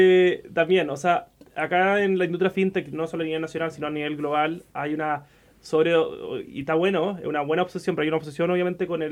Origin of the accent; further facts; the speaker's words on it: Chile; yo tengo la visión que como chilenos nos estamos convirtiendo en exportador de fintech.